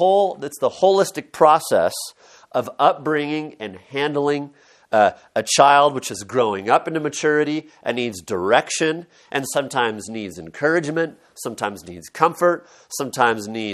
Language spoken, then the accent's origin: English; Oregon, United States; You know, we used to have these fun centers where I grew up in Western Oregon.